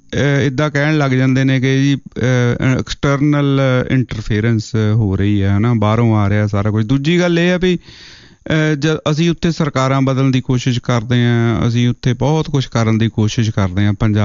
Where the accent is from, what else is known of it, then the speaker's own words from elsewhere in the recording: Punjab, India; ਪੰਜਾਬ ਜਿਹੜਾ ਜਿੱਥੇ ਆਪਾਂ ਜੰਮੇ ਪਲੇ ਆ ਸਾਡੇ ਕਨੈਕਸ਼ਨ ਹੈ ਉੱਥੇ ਸਾਡੇ ਗੁਰੂਆਂ ਦੀ ਧਰਤੀ ਹੈ